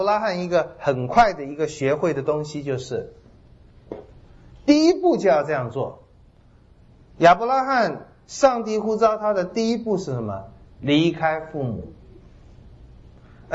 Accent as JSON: {"language": "Chinese", "country": "China", "said": "所以这个我们中国人看最重要，我想其他民族也是一样"}